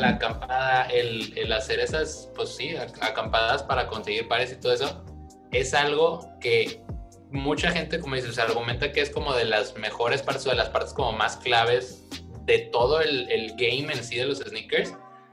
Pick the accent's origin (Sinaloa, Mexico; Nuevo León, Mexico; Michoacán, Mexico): Nuevo León, Mexico; Monterrey; nosotros que somos de Monterrey podemos como confirmarlo 100%